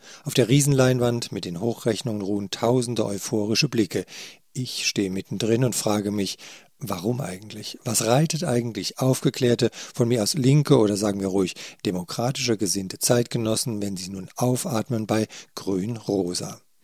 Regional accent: Freiburg, Baden-Württemberg, Germany; Als Freiburger weiß ich

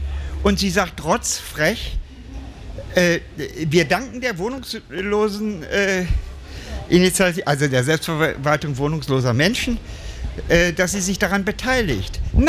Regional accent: Berlin, Germany; Ich komme aus Kreuzberg, komme aus dieser ersten Hausbesetzerbewegung.

